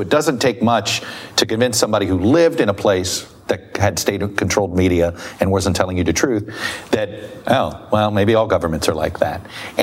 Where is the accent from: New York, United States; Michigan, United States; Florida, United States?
Florida, United States; You live in my hometown, and I was monitoring Miami-Dade County